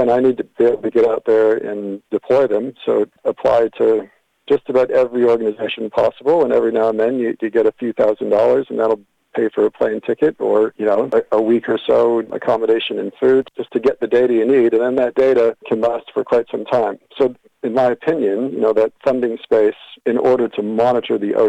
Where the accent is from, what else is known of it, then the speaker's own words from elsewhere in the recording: New England, United States; now in New Zealand; I grew up on the ocean up in New England, so I'm from America originally, but moving over to Aotearoa, New Zealand in 2007